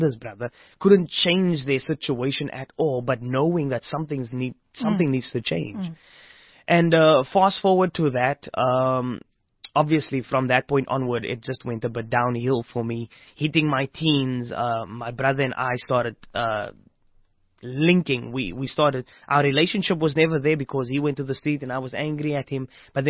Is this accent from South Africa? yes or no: yes; Strand, Western Cape, South Africa; also born or lived in Stellenbosch; Fast forwarding, we were growing up in Strand. We left Strand because my mom and my dad got, because after the whole rumble, they would always reconcile.